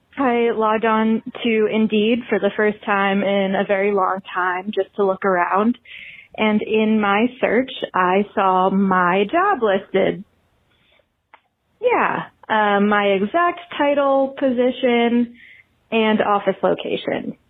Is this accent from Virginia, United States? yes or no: no; Philadelphia, Pennsylvania, United States; now in Pittsburgh, United States; I'm an optician in Pittsburgh, Pennsylvania. I love hearing Andy talk about Pittsburgh and Philly. I grew up in Philly.